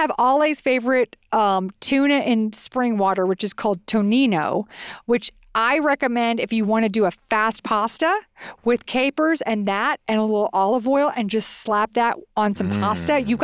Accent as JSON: {"language": "English", "region": "Texas", "country": "United States", "said": "And we are from Texas. I just want to preface it with we are the experts."}